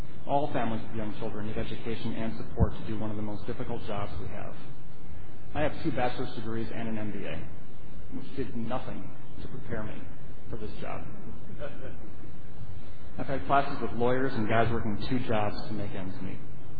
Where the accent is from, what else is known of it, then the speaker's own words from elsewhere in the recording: Burnsville, Minnesota, United States; now in Apple Valley, United States; and I'm a resident of Apple Valley, and I grew up in Burnsville, but my dad grew up in Crookston.